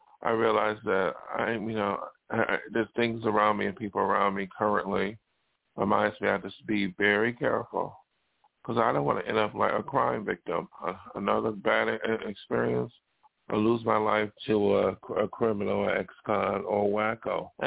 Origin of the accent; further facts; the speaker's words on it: Buffalo, New York, United States; moved away; I came from Buffalo, New York. And, you know, Buffalo, New York, I am no longer a resident or have any attachment to Buffalo, except my family who lives there.